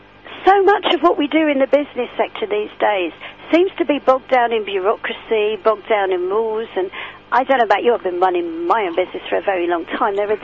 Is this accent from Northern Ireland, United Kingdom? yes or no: no; London, United Kingdom; also born or lived in Kent / Surrey; I grew up in South London, spent most of my life around Kent and Surrey.